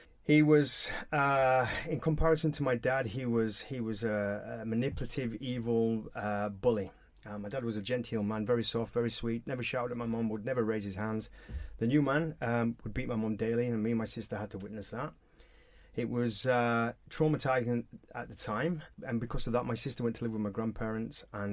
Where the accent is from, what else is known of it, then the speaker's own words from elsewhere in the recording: Halifax, Yorkshire and the Humber, United Kingdom; I lived a very normal working class life. I was brought up in Boothtown in Halifax, West Yorkshire.